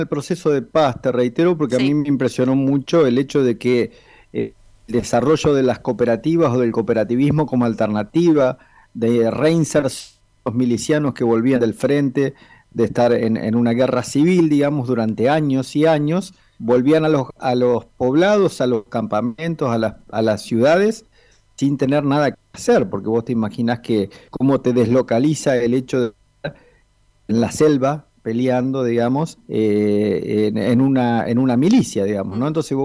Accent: Argentina; te diría ya como argentino

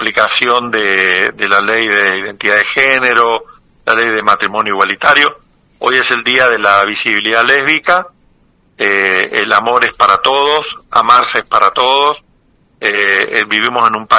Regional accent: Goya, Corrientes, Argentina; tabacaleros de mi pueblo de Goya acampar y reclamar.

